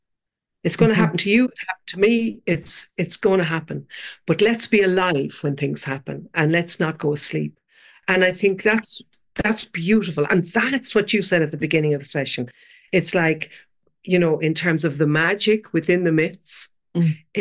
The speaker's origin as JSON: {"language": "English", "town": "Kilkenny", "region": "County Kilkenny", "country": "Ireland", "tie": "born or raised there", "said": "I still live in Dublin and I'm from Kilkenny City. I grew up over a pub, but like then I went to Dublin, I lived there most of my life, brought my kids up there."}